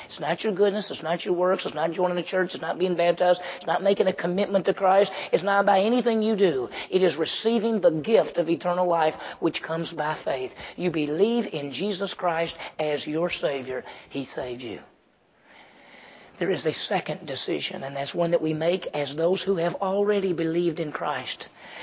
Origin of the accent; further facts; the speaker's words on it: Meridian, Mississippi, United States; because I grew up in Mississippi, you think everybody lived on a farm, but I lived in the city. I lived in Meridian, and so I had never been on a farm.